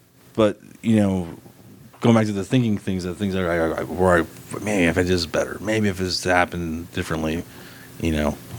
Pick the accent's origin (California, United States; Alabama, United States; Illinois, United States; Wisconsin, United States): California, United States; Los Angeles; I grew up in North Hills right there on Roscoe Sepulveda.